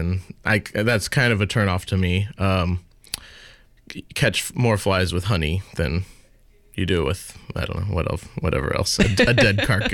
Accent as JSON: {"language": "English", "town": "St. Louis", "region": "Missouri", "country": "United States", "tie": "born or raised there", "said": "Ferguson, where I'm from, St. Louis, and growing up in St. Louis, you could see the disparity"}